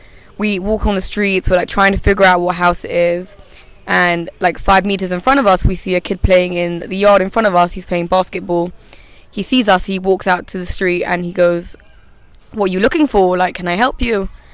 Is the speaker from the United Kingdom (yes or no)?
yes; London, United Kingdom; I'm from London.